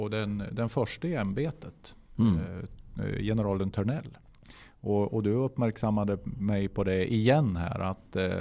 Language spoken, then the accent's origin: Swedish; Gnarp, Gävleborg County, Sweden; also born or lived in Hudiksvall; Jag är ju född då i Hudiksvall, eftersom det är dit man tar sig när sånt ska hända. Så att säga. Men Gnarp är ju min födelsort och det är där jag är uppvuxen.